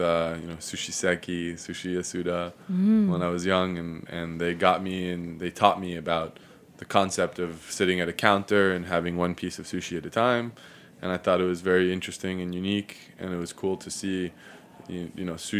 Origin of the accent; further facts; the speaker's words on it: Manhattan, New York, United States; moved away as an adult; now in Miami, United States; So Josh and I were born on the Upper East Side, just a few blocks away from the restaurant. Mm. So we grew up in Manhattan our whole life. Josh has lived here his whole life, and I moved to Miami 10 years ago.